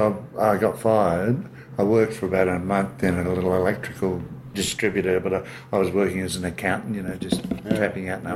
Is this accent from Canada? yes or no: no; Adelaide, South Australia, Australia; because when I came from Adelaide, I had a letter of introduction to Stan Rofe from an Adelaide DJ, Bob Francis.